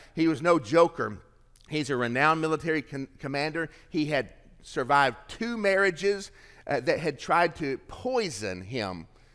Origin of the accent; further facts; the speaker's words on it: East Ridge, Tennessee, United States; also born or lived in Chattanooga; now in Gainesville, United States; I'm not from Gainesville, but I live here. If somebody declared I had to go do a registration or a census, I would have to go back to Chattanooga, where I was born, at Erlanger Hospital, or in East Ridge, where I grew up.